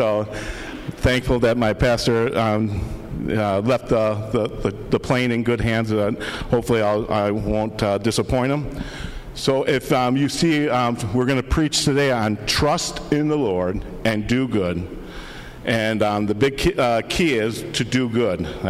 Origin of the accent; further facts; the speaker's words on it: Michigan, United States; moved away as an adult; now in Scranton, United States; I know when I moved from Michigan, I had my family. I lived in Michigan all my life, and around 33 years, I felt like God's pulling for me to come to Scranton.